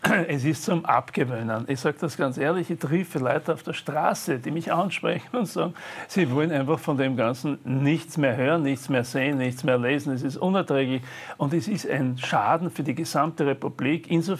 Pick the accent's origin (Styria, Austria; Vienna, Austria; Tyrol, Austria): Vienna, Austria; Aber als Wiener sage ich auch zum Krähenreiben